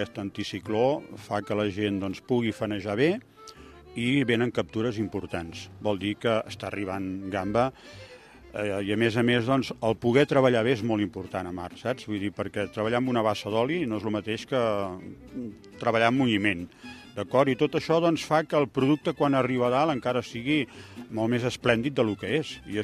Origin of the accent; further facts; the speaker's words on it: Palamós, Catalonia, Spain; also born or lived in Badalona; Jo sóc fill de Badalona. Ojo el parche. El que passa que tinc 65 anys i em porto 63 aquí, o sigui que, com comprendreu, sóc fill de Palamós.